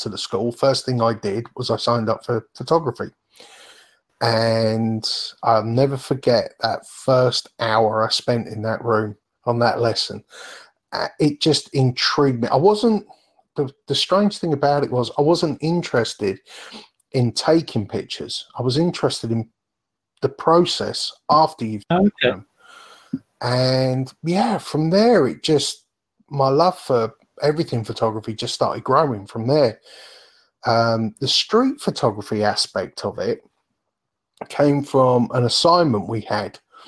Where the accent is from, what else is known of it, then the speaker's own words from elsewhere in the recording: Bury St Edmunds, East of England, United Kingdom; also born or lived in Thetford; because I came from Bury St. Edmunds and Thetford, small towns where, to me, nobody sat outside and had their lunch.